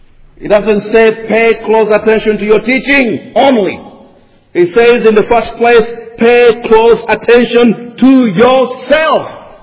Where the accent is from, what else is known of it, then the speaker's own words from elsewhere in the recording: Uganda; I'm from Africa. I'm from Uganda.